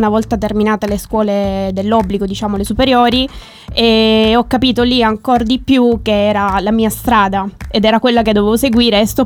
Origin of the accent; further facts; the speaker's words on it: Francavilla Fontana, Apulia, Italy; Sì, sono di Francavilla Fontana, sì.